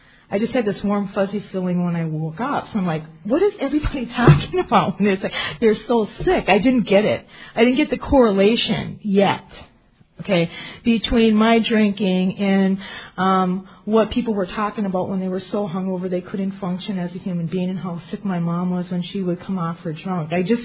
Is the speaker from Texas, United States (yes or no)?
no; Lac du Flambeau, Wisconsin, United States; Oh, that's where I'm originally from Lac du Flambeau, right? In Wisconsin